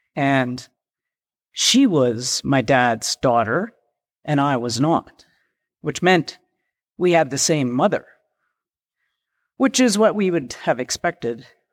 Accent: Canada; I'm from Canada.

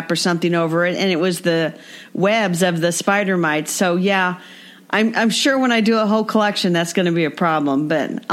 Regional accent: Indianapolis, Indiana, United States; from Indianapolis.

